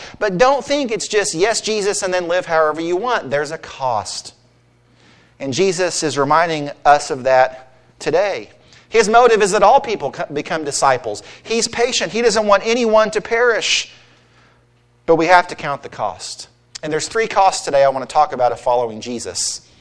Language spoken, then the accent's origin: English; Mount Carmel, United States; I grew up in the country, and I grew up in Mount Carmel, rural Route 4.